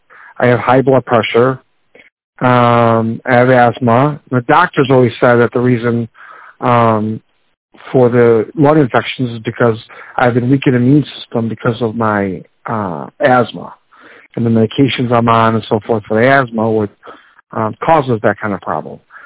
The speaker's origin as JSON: {"language": "English", "town": "Chicago", "region": "Illinois", "country": "United States", "said": "from Chicago, Illinois."}